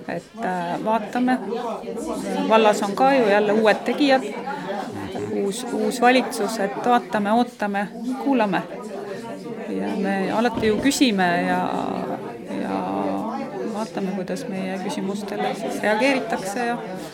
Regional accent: Saare County, Estonia; ma olen siin sündinud ja üles kasvanud ja selles samas koolimajas alustasin mina oma kooliteed.

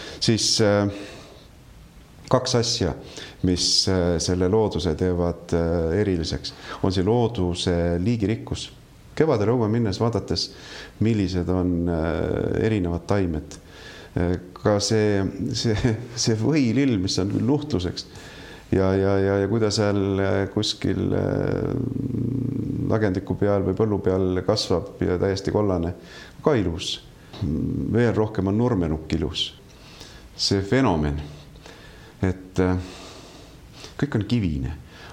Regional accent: Saare County, Estonia; born there; now in Tartu, Estonia; Ma olen näiteks Saaremalt oma sünnikodus toonud kadakad ja istutan siin Tartusse.

